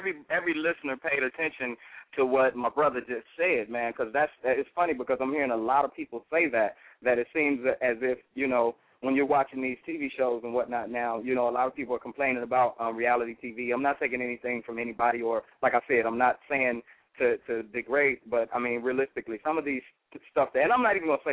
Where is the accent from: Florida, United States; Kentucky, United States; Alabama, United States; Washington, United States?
Florida, United States; also born or lived in Chicago; I'm born in Chicago by way of Miami. I was raised in Florida